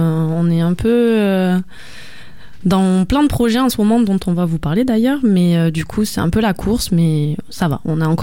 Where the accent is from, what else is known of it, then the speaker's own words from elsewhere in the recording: Occitanie, France; now in Marseille, France; En vrai, je viens d'Aveyron, donc je viens pas de Marseille de base.